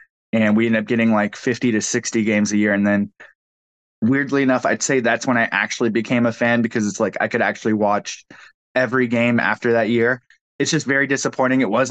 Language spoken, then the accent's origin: English; South Carolina, United States; because I'm born and raised in South Carolina, just outside of Charleston. So I'm not in the Raleigh area and I've never lived in North Carolina in my life.